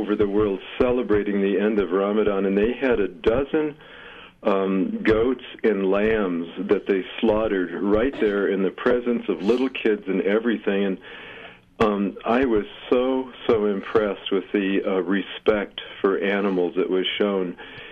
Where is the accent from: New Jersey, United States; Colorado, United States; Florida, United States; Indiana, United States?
Colorado, United States; Denver; also born or lived in Nebraska; And as a kid from Denver living in the city